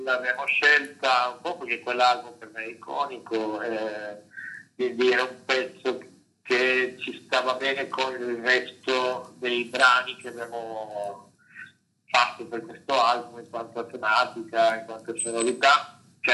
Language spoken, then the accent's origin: Italian; Venezuela; Italian is a second language; sono un venezuelano quasi 42enne, pieno di adozione.